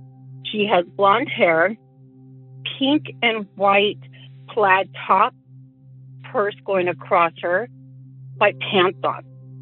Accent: California, United States; I am from California, so I have a little creepy story.

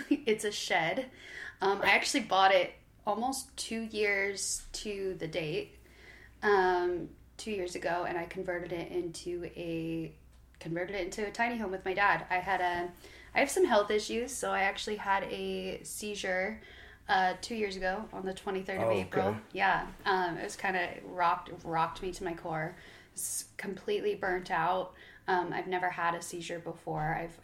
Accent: Idaho, United States; I'm an Idaho native. I was born in St. Luke's downtown.

